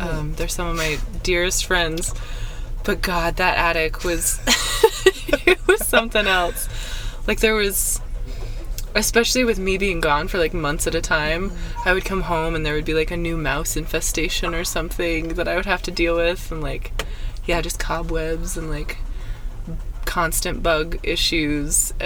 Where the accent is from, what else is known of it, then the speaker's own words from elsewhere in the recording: Montana, United States; now in Nashville, United States; So I grew up in Montana, and then I went to school in Missoula, Montana for a few years, and then I transferred to a music school in Boston.